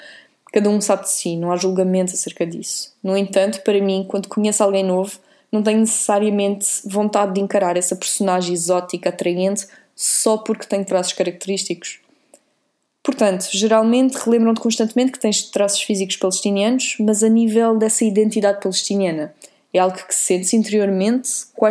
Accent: France; eu mostro-te o passaporte e as pessoas veem que eu sou francesa. Cresci em França

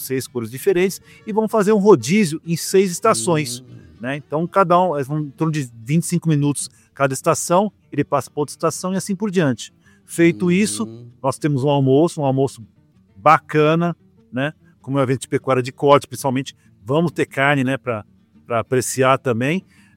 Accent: São Paulo, Brazil; now in Rio Verde, Brazil; Eu sou de São Paulo, da capital, mas metade da minha vida eu já passei aqui em Rio Verde, né? Eu me considero um cidadão riverdense também, né?

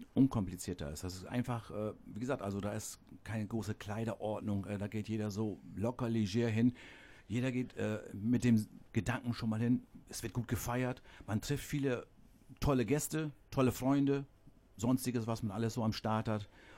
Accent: Ostrauderfehn, Lower Saxony, Germany; Also gebürtig komme ich aus Ostrauderfehn.

